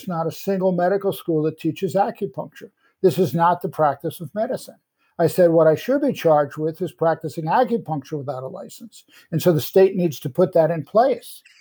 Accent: Madison, Wisconsin, United States; I was from Madison, Wisconsin, but I did my studies in Chicago.

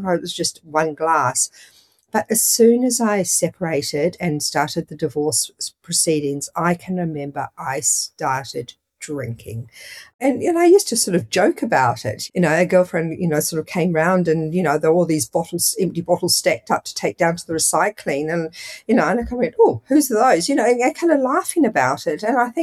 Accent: New Zealand; growing up in New Zealand when I was in high school and university.

